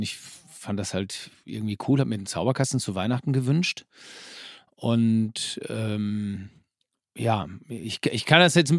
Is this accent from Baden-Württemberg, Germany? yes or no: no; Herford, North Rhine-Westphalia, Germany; born there; now in Bünde, Germany; Also derzeit leben wir in Bünde, das ist also ganz unweit von Herford, aber wir sind gebürtige Herforder, ist richtig.